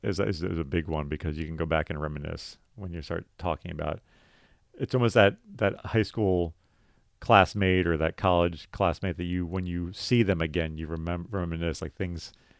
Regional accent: New Jersey, United States; I mean, I grew up in New Jersey, and there was places, and if you guys are listening and you know these places, there's a place called Wild West City.

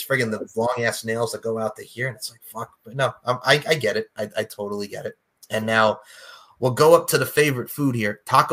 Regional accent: Long Island, New York, United States; It's like when like we went to the Bayway Arts Center growing up on Long Island, one of the big play spots that we went to field trips.

